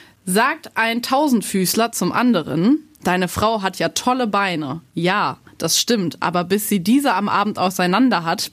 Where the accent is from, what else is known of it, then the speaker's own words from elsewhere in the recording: North Rhine-Westphalia, Germany; ich komme ja aus dem Kreis Warndorf